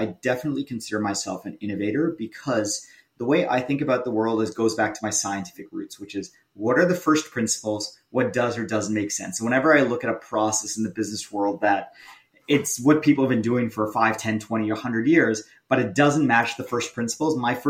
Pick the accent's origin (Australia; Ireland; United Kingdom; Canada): Canada; accent: American; now in United States; even though this guy speaks with an American accent, he's too nice, so I'm Canadian.